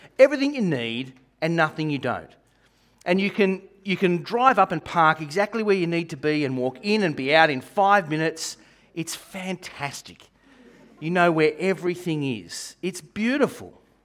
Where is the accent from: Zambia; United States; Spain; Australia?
Australia; Gosford, New South Wales; also born or lived in Sydney; now in Bathurst, Australia; I much prefer the country to the city. And I've lived in both. I grew up in Gosford when it was a small town, and then I spent 12 years in Sydney. I count it my exile, my Babylon. And I've spent the last 15 years in Bathurst.